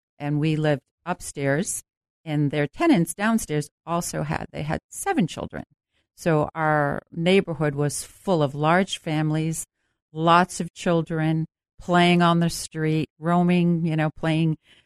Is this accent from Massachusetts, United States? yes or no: yes; Dorchester, Massachusetts, United States; I grew up in Dorchester as the oldest of nine children.